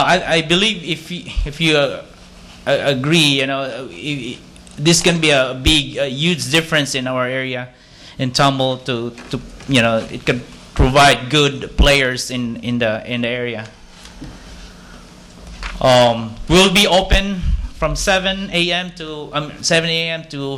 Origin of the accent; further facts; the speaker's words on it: Louisiana, United States; When we move here in town, we're from Louisiana.